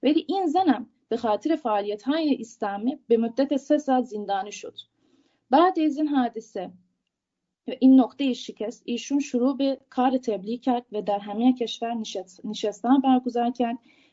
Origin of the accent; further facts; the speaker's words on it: Turkey; born there; Persian is a second language; من یک زن مسلمان که در ترکیه به دنیا آمدم و در اینجا زندگی می کنم